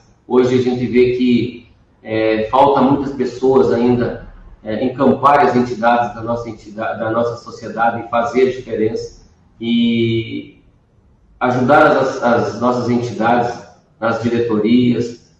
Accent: Rio Grande do Sul, Brazil; also born or lived in Porto Alegre; a gente nasceu em Severino, a gente conhece cada canto de Severino, procuro viver o nosso Severino todos os dias, a mesmo que agora, nesse período, a gente esteja aqui em Porto Alegre durante a semana, mas no final de semana a gente está participando de todas as festas do nosso interior

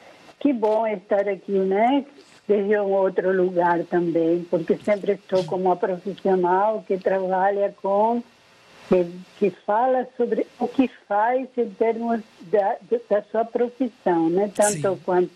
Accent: Argentina; Portuguese is a second language; now in Salvador, Brazil; faz 35 anos que estou aqui em Salvador, 36 anos. Eu vim para Salvador, sou argentina, né?

